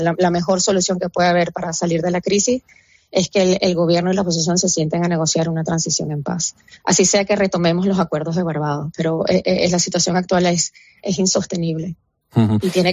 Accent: Venezuela; el temor lo tienen todos los venezolanos hoy en día que viven en Venezuela, porque el nivel de represión ha sido nunca antes visto en mi país.

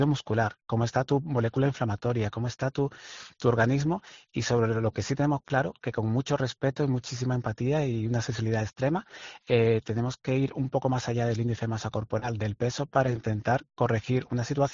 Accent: Andalusia, Spain; Yo vengo de un pueblo de Cádiz

